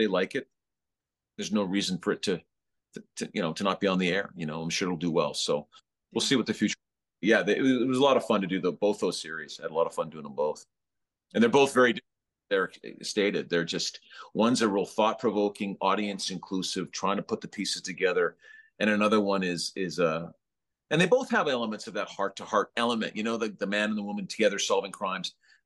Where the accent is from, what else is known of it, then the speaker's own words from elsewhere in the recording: Calgary, Alberta, Canada; I'm originally from Calgary, Alberta. I'm Canadian, so I know cold